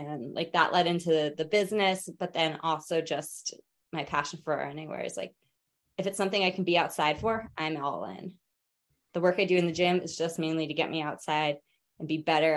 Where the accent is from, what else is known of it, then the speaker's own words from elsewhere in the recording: United States; But I grew up right outside New York City. So like, there's nothing there.